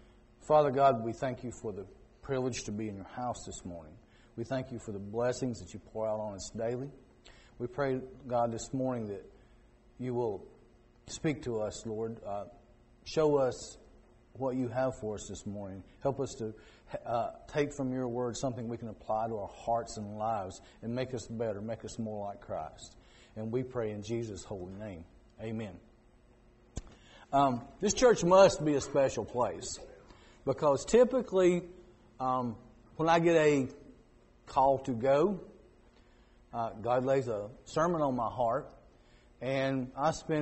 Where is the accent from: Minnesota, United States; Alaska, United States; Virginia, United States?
Virginia, United States; I am from Grayson County, Virginia.